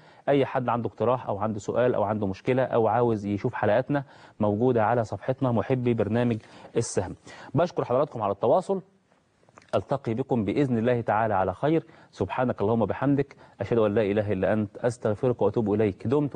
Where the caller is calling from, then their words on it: Al-Jarida, Kafr El Sheikh Governorate, Egypt; من قريه الجريده مركز بيه لمحافظه كفر الشيخ.